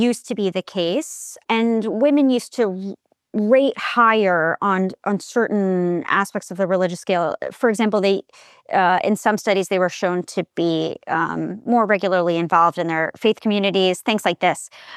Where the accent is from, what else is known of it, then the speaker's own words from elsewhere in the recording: New York, United States; I'm from the New York area and I converted in New York, a very diverse place, but not a place people would call a particularly religious one